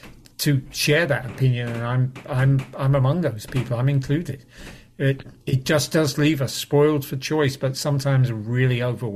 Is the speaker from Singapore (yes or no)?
no; England, United Kingdom; Growing up in England with only Radio 1, fortunately, Radio 1 was not, we weren't quite the Soviet Union.